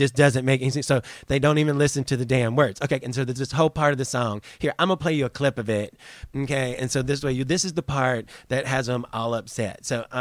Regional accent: the South, United States; I have this damn accent. So, I mean, I grew up in the South. I love country music.

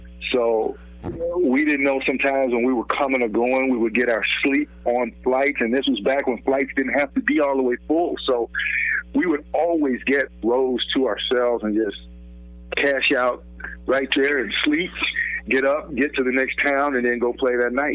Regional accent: Hattiesburg, Mississippi, United States; I'm from Mississippi, actually, Hattiesburg, Mississippi.

